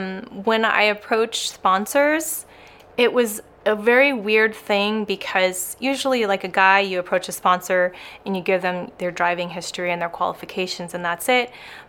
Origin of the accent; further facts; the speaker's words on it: Arcadia, California, United States; I was born and raised in Arcadia, California, and I've lived here ever since.